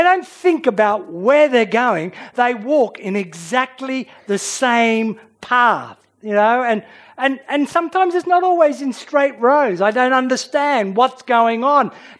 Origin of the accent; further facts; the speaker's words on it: Sydney, New South Wales, Australia; My heritage is farming. I come from a line of dairy farmers, albeit I grew up in Sydney.